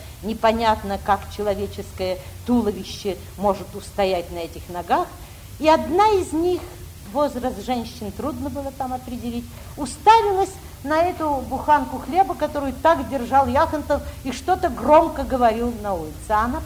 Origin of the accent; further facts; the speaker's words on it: Moscow, Russia; нет, это вы возьмите, просто мы москвичи, и нам хлеб не нужен.